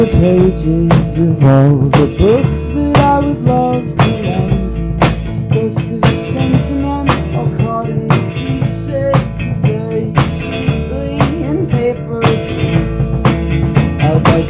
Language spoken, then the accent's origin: English; Fredericksburg, Virginia, United States; Yeah, I'm from Fredericksburg.